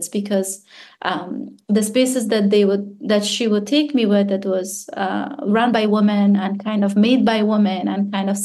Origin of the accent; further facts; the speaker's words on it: Afghanistan; because I grew up in Afghanistan and specifically in this bazaar